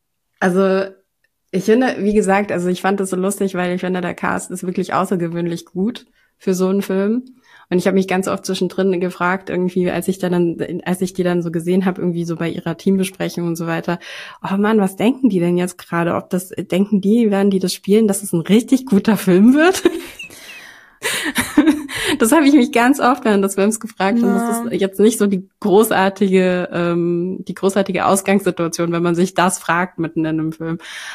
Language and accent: German; Frankfurt, Hesse, Germany; Ich meine, ich komme ja aus Frankfurt